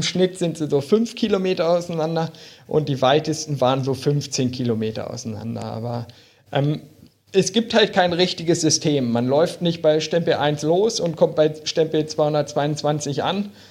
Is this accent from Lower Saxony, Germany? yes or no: yes; Braunschweig, Lower Saxony, Germany; Und ich komme ja aus Braunschweig, ja schon ja, in der Region.